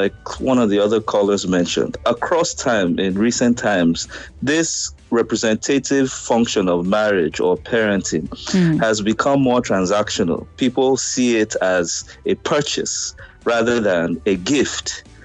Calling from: Accra, Greater Accra, Ghana; I'm calling from Accra.

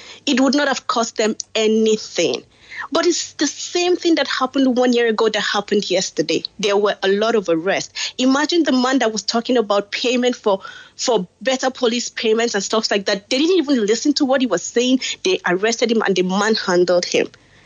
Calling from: Nigeria; As a Nigerian living in diaspora

